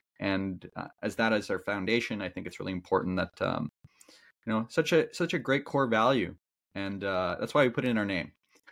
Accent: Toronto, Ontario, Canada; I'm from Toronto originally, and I kept, you know, when it gets cold in Toronto, you find a way to, you know, right now I'm in Florida, but I became a bit of an Indian snowbird. I would go to India when it got cold.

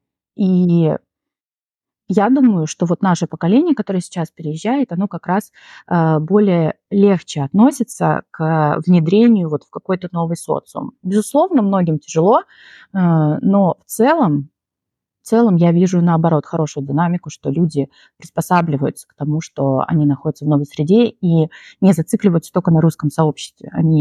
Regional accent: Siberia, Russia; в силу своих обстоятельств, я из Сибири. Ну, из Сибири было, в принципе, сложно куда-то летать, особенно в сторону Европы

